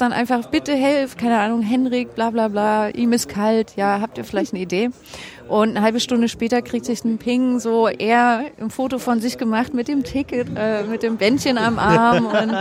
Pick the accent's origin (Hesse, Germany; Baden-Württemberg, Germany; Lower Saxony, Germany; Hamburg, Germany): Hamburg, Germany; Und da haben wir auch ein bisschen den Vorteil als Hamburger, im Gegensatz zu ganz vielen anderen, die von weit her reisen.